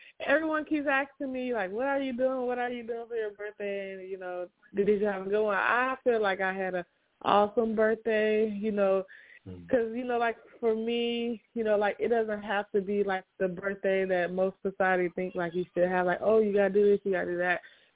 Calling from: Arizona, United States; I'm calling from Arizona.

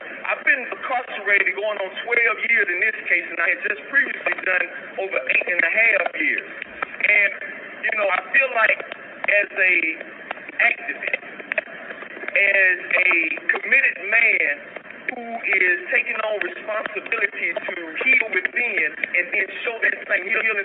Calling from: Georgia, United States; I'm still live from Fulton County Jail, what we call Wright Street.

